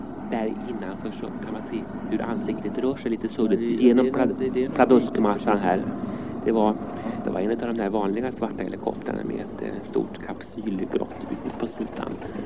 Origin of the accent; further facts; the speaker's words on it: Södermanland, Sweden; Men snusk är snusk om en i gyllene dosor, som de sa hemma i Sörmland.